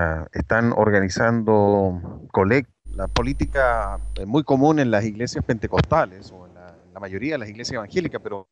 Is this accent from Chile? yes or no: yes; Chile; en mi país, en Chile